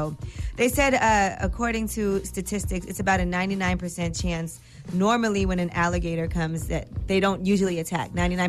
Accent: New York, United States; I'm from New York. I'm from New York

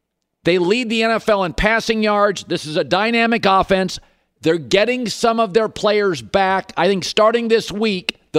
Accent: Washington, United States; And I'm from Washington State. That's what I look like.

